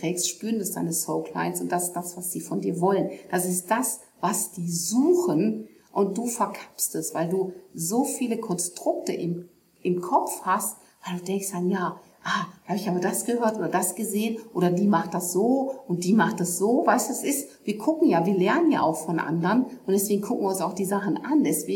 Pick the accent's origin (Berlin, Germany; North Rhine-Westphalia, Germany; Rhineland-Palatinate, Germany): North Rhine-Westphalia, Germany; Ich komme aus dem Ruhrpott und da sagen wir gerne Tacheles.